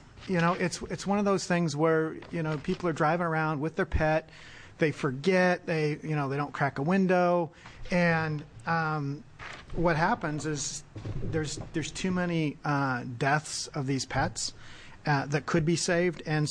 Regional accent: Bend, Oregon, United States; I am from Bend and represent Bend, Redmond, Tumalo, and Sun River in Senate District 27.

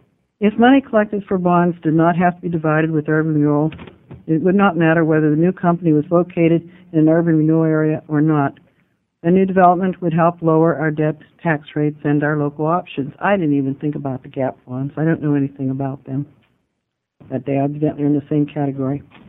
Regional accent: Pittsburgh, Pennsylvania, United States; I grew up in Pittsburgh in the heyday of steel mills, so I was not delighted to find that Coos County, where I now live in relatively clean air

